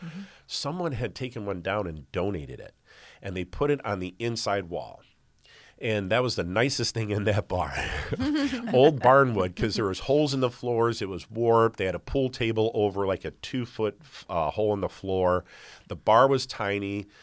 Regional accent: Toledo, Ohio, United States; now in Perrysburg, United States; I moved to Perrysburg from Toledo, which I lived pretty much my whole life.

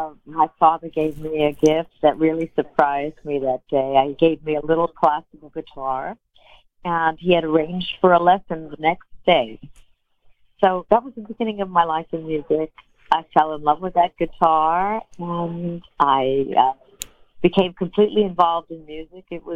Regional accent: New York City, New York, United States; I grew up in New York City, and we went to concerts a lot.

